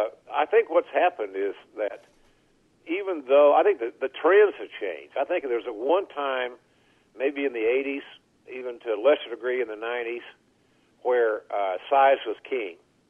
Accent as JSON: {"language": "English", "region": "Oklahoma", "country": "United States", "tie": "born or raised there", "said": "I grew up in the Leroy McGurk territory in Oklahoma as a kid watching TV"}